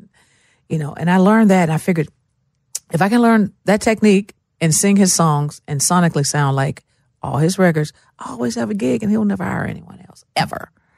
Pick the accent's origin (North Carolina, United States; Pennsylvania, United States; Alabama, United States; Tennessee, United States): Tennessee, United States; Memphis; Well, as a child growing up in Memphis, you know, music was everywhere